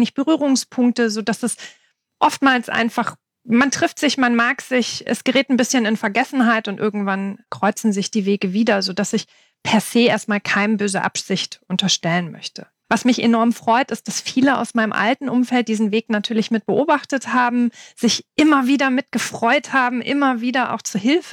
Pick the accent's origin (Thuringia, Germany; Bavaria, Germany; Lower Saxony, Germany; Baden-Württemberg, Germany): Lower Saxony, Germany; moved away as an adult; Ich bin von Niedersachsen nach Baden-Württemberg gezogen in 2005. Und habe damals, weil der Freundes- und Familienkreis in der Heimat geblieben ist